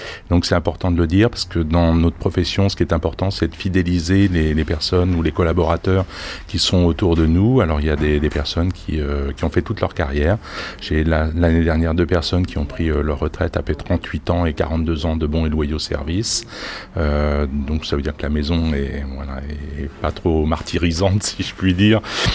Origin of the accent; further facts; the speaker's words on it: Blois, Centre-Val de Loire, France; born there; qui est né le 18 août 1955, donc j'ai 63 ans, je suis né à Blois